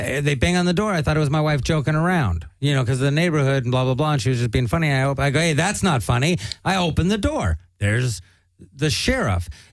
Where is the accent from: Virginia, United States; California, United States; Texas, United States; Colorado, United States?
California, United States; Pacoima; Growing up in Pacoima, you always knew the one or two dickhead cops who were going to be assholes.